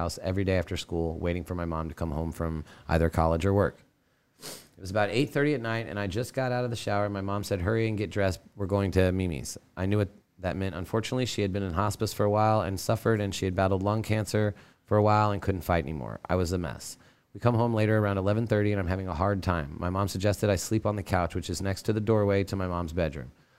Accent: Deming, New Mexico, United States; also born or lived in St. Louis; now in Chicago, United States; I am from Deming, New Mexico. I also spent almost 8 years in St. Louis before moving to Chicago last year.

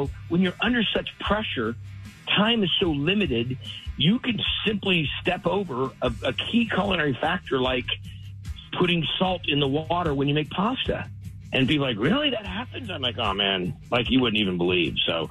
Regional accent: California, United States; You know, we shoot it in my hometown in Northern California.

